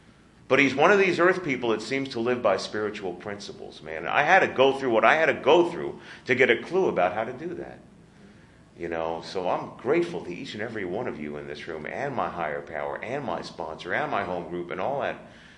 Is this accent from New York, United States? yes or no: yes; New York, United States; He was a speaker from New York, and I'm from New York.